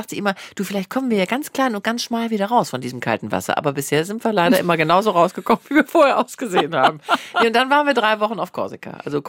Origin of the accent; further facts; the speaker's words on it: Wuppertal, North Rhine-Westphalia, Germany; Ich komme aus Wuppertal.